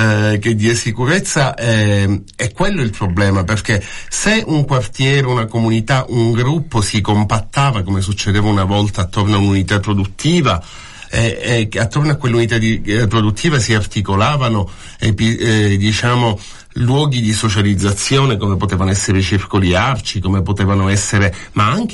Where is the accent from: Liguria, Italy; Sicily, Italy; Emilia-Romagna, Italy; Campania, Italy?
Sicily, Italy; Palermo; io sono cresciuto a Palermo